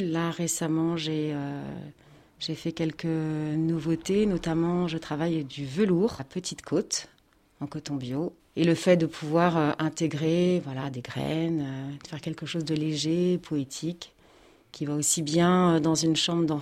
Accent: Le Havre, Normandy, France; Donc je suis du Havre. On a quitté le Havre pour partir en bateau

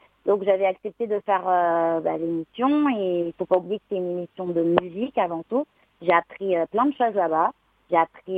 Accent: Réunion, France; de là où je viens de La Réunion, j'ai fait mon petit chemin

